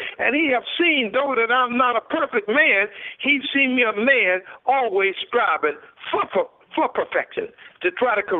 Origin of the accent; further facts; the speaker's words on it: Durham, North Carolina, United States; I was talking to one guy in my hometown, Durham, North Carolina